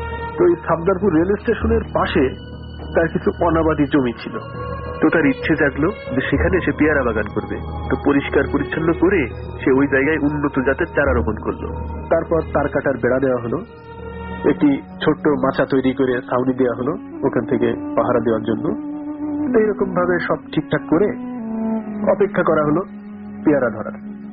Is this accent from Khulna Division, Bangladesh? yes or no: yes; Kotchandpur, Khulna Division, Bangladesh; সিরাইদাহের কোটচাঁদপুর থেকে … আমার গ্রামের নাম তালসার।